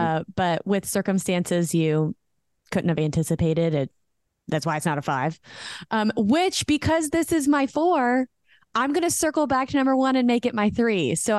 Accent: United States; a lot of people think that I am British, and I'm honored that you would think that I'm part of your beautiful country, but I am proud to be an American. I am American.

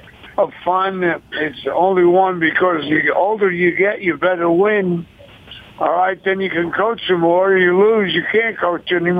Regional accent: New Jersey, United States; No, I'm originally from Jersey, but I was at Penn with Chuck Daly

